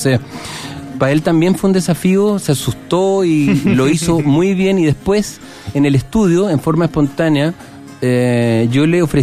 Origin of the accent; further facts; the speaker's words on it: Chile; la gente quiere entender qué somos los chilenos.